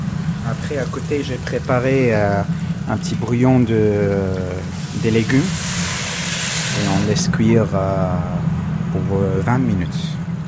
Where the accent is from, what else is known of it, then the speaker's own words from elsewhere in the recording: Syria; moved away as an adult; now in France; je viens de la Syrie, j'ai 39 ans et je suis réfugié politique en France depuis 5 ans presque.